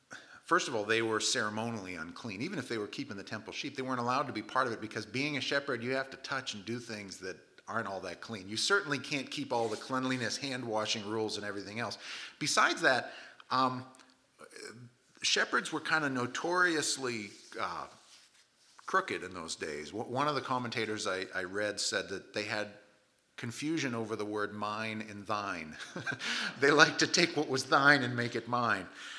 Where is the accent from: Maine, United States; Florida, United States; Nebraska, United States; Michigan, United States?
Maine, United States; I mean, we're from Maine, okay?